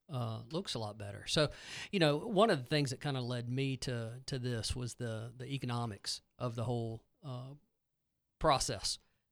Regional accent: Fayetteville, North Carolina, United States; You know, I hail from Fayetteville in Cumberland County, and we were devastated by Hurricane Matthew

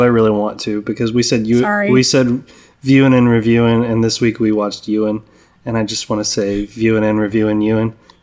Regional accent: Boston, Massachusetts, United States; accent: Boston; I'm just having I'm having a hat attack. That's my Boston accent.

